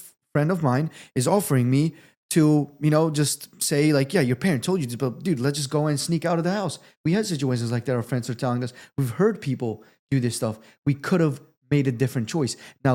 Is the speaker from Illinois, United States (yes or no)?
no; Georgia, United States; And you got to understand, we grew up in Georgia.